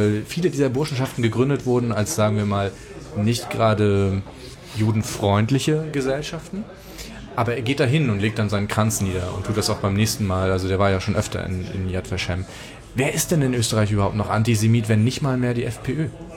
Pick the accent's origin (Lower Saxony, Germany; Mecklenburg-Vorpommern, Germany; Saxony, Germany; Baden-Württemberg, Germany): Mecklenburg-Vorpommern, Germany; ich bin ja Mecklenburger ursprünglich, und das ist eher so karge Küche.